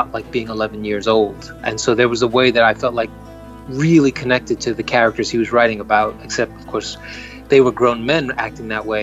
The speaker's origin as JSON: {"language": "English", "town": "Queens", "region": "New York", "country": "United States", "said": "And I'm a kid from Queens, New York."}